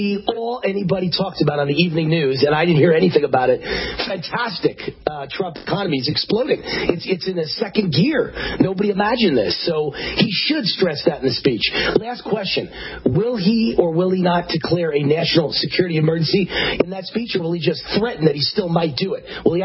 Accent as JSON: {"language": "English", "region": "Nevada", "country": "United States", "said": "Now, just to educate you, Virginia's situation, Bill, is just like my home state of Nevada. We're right next to California."}